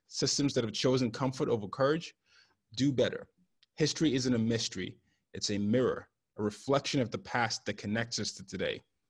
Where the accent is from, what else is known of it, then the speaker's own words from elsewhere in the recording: Nigeria; I'm Nigerian, so I'm not even African-American